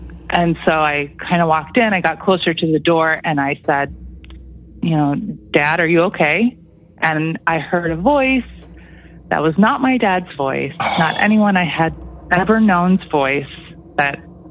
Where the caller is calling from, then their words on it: Toronto, Ontario, Canada; I'm calling from Toronto.